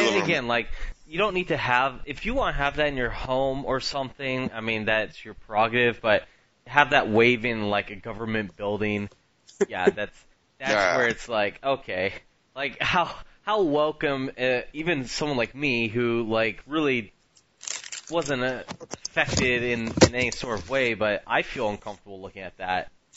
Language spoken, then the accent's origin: English; the South, United States; and I am from the South, I get